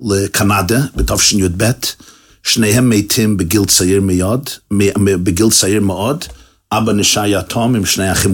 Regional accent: Brooklyn, New York, United States; וזהו, גדלנו בקרונהייטס בברוקלין.

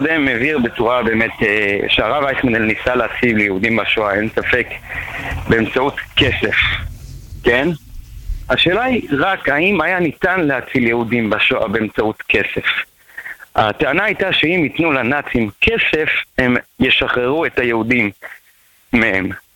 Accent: Jerusalem, Jerusalem District, Israel; אני מירושלים

